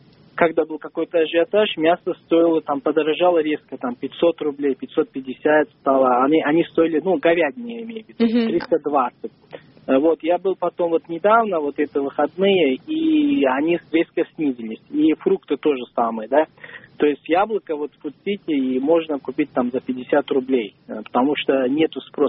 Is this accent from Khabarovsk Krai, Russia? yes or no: no; Moscow, Russia; я из Москвы.